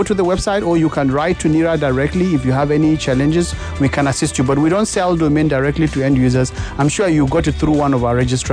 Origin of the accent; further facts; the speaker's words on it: Nigeria; So I'm a Nigerian and I'm proud Nigerian.